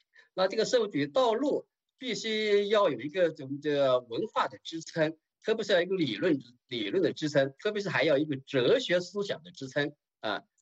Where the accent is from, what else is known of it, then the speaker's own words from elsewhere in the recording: China; 我们中国人从老子孔开始，孔子开始就几千年